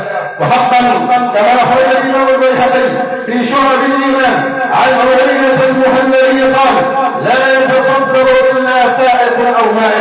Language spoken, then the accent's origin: Arabic; Egypt; اللهم احفظ بلدنا مصر من الأمانة سخاء ورخاء وسائر بلاد المسلمين.